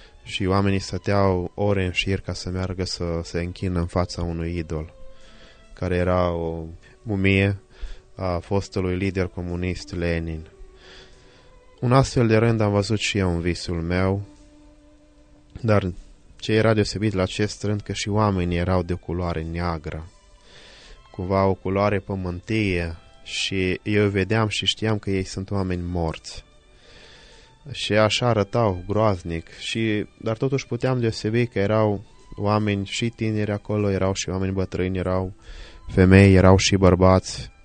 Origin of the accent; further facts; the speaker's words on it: Moldova; m-am născut în 1972, sunt originar din Basarabia. M-am născut într-o țară fost comunistă